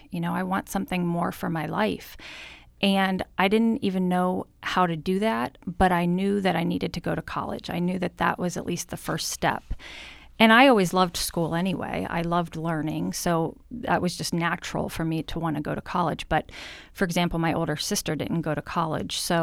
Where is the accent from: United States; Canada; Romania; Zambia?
United States; Brewster, Ohio; also born or lived in Cincinnati, Ohio; Yes, I was born in Cincinnati, Ohio, and then moved to Brewster, Ohio in fourth grade, and that's where I continued elementary school and middle school and graduated from high school.